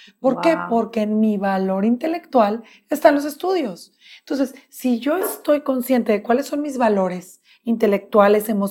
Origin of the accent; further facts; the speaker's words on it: San Pedro Garza García, Nuevo León, Mexico; tú y yo somos San Petrinas Regias